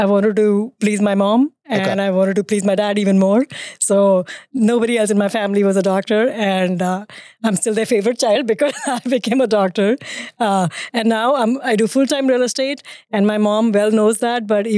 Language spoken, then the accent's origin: English; Mumbai, Maharashtra, India; moved away as an adult; now in United States; I grew up in Bombay. Now it's called Mumbai.